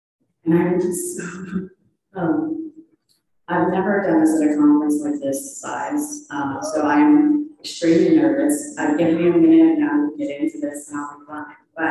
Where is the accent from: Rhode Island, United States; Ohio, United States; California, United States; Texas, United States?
Texas, United States; Galveston; now in Chicago, United States; As you can't tell, I'm not from there. I'm from Texas. I was born in Galveston and lived about an hour from there, grew up there.